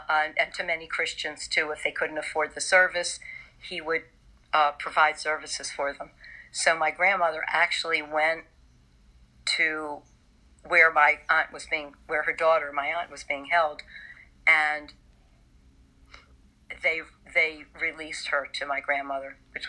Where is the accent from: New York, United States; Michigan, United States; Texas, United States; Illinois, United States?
Illinois, United States; Chicago; born there; my uncle sponsored her in Chicago, which is where I was born. I was born in Chicago.